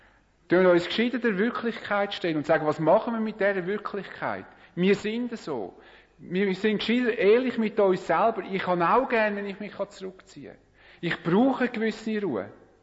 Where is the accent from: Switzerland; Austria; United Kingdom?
Switzerland; Als Schweizer haben wir es gern, unsere möglichst eigenen vier Wände zu haben.